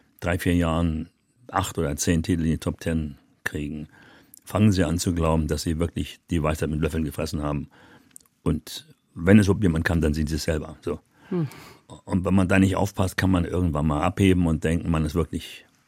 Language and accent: German; Berlin, Germany; wurde man mir mal hingefahren in meine Geburtsstraße, da wo ich dann aufgewachsen bin.